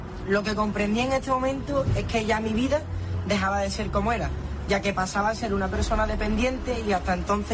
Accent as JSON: {"language": "Spanish", "town": "Huelva", "region": "Andalusia", "country": "Spain", "said": "soy de Huelva, tengo 20 años y estudio tercero de periodismo en la Universidad de Extremadura."}